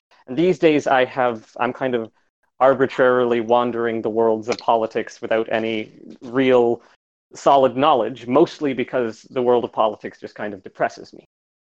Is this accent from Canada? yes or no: yes; Canada; I am from Canada. I jokingly like to refer to it as the Socialist Republic of Canada. I was raised in a conservative household.